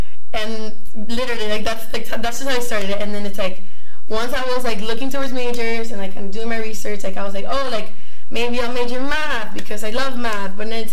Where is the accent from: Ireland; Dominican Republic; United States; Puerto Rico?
Dominican Republic; I'm from Dominican Republic, and in DR, it's not, like, a big, like, major